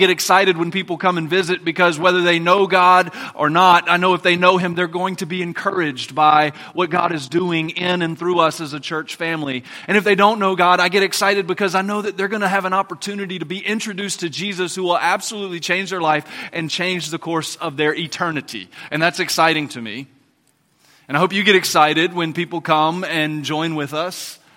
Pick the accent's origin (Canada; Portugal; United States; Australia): United States; Denham Springs, Louisiana; even though Denham Springs has some good qualities about it, and I love this as my hometown